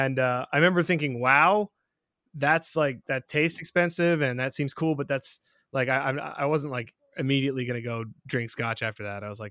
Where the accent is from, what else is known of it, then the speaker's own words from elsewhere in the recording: Scotland, United Kingdom; I mean, I drink too fast as it is being Scottish